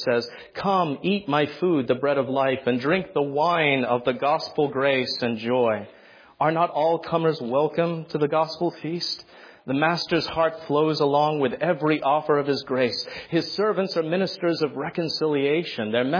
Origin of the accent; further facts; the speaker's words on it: United States; I mean, I'm an American.